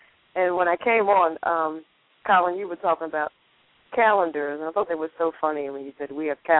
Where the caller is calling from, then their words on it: Lithonia, Georgia, United States; I'm calling from Lithonia, Georgia.